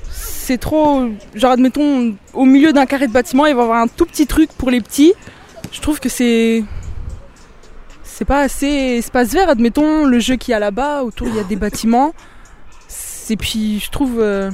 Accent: Saint-Brieuc, Brittany, France; born there; now in Cesson-Sévigné, France; j'ai 20 ans et je vis à Cesson, ça fait... Bah, je suis née à Saint-Brieuc en fait. Et il y a un an et demi, j'habitais Balzac derrière.

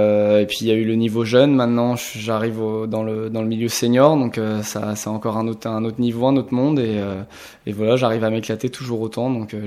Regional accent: Saint-Brieuc, Brittany, France; Moi, je suis originaire de Saint-Brieuc, donc depuis tout petit, je navigue en baie de Saint-Brieuc assez souvent

